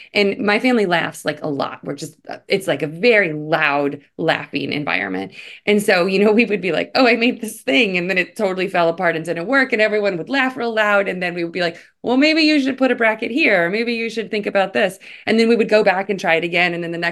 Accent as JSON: {"language": "English", "region": "Ohio", "country": "United States", "tie": "born or raised there", "said": "I grew up in Ohio in a small town outside of Cleveland."}